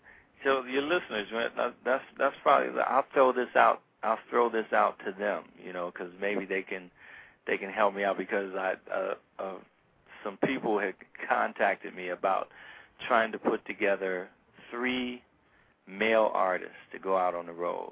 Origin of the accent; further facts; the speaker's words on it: Columbus, Ohio, United States; So Columbus, Ohio, like my home state.